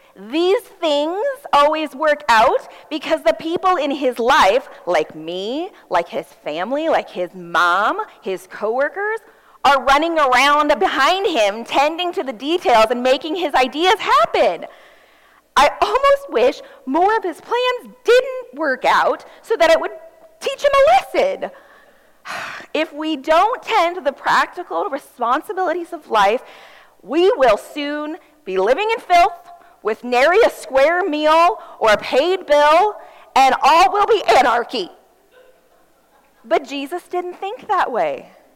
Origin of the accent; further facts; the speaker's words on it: Ohio, United States; I'm from Ohio, and I attended a little country church, a Methodist church in Ohio.